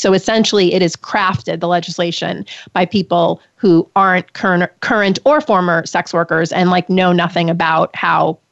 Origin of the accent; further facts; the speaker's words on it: New York, United States; Even though I'm a New Yorker and I love New York, so I know the answer.